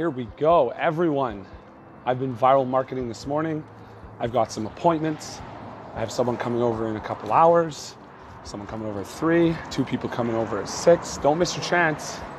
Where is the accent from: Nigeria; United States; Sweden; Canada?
Canada; As a Canadian independent person, I think that's fair.